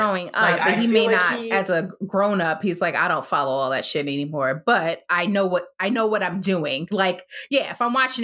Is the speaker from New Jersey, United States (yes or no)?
yes; New Jersey, United States; We grew up in Northern New Jersey.